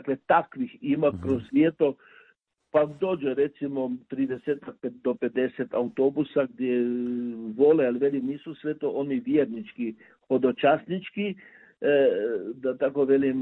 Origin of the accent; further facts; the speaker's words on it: Croatia; accent: Kajkavian; pjevaju se sve, strogo, dakle, kajkavske popetke crkvene i misa na kajkavskom jeziku, dakle, na našem dijalektu.